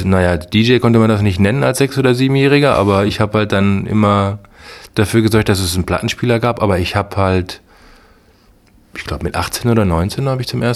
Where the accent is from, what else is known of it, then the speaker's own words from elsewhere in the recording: Wattenscheid, North Rhine-Westphalia, Germany; Groß geworden bin ich in Wattenscheid. Wattenscheid zählt aber halt mittlerweile seit 1976 oder so. Damals in der großen Eingemeindungswelle ist nach Bochum. Also ich bin groß geworden zwischen Bochum und Essen.